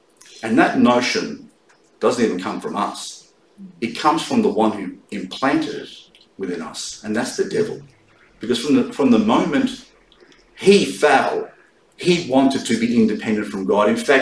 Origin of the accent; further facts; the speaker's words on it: Australia; growing up in an Italian household, under a Catholic religion or whatever it was, growing up in Australia, have a particular worldview